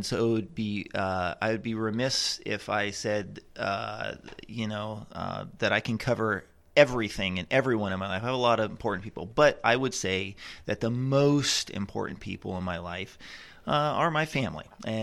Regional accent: Puyallup, Washington, United States; born there; So I was born here in Puyallup, and then my dad went in the Army. And so we moved a lot.

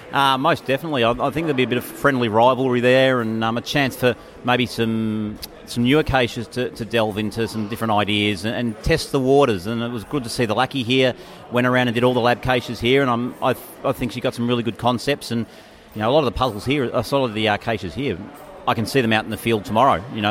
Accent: Melbourne, Victoria, Australia; It's my old stomping ground growing up in Melbourne, so love it over here.

